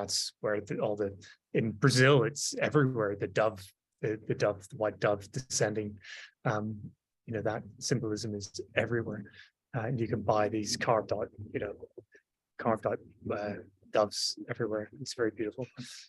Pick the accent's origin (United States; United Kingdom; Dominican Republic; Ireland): Ireland; Being Irish, I'm not used to it yet.